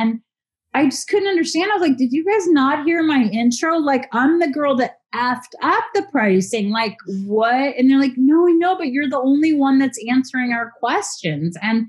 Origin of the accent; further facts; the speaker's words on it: Pasadena, California, United States; He and I start this restaurant in Pasadena, California, which is my hometown.